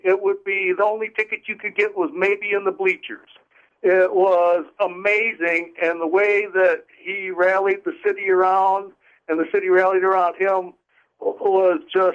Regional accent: Detroit, Michigan, United States; growing up in Downriver, Detroit, I was in Tiger Stadium

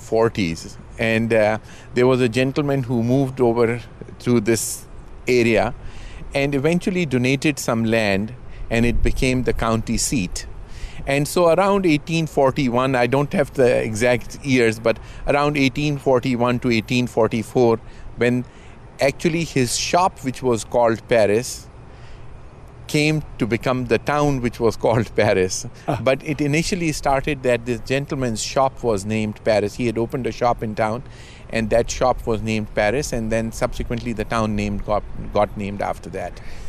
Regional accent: Pakistan; English is a second language; now in United States; Well, first of all, I was from Pakistan. I'm an American now.

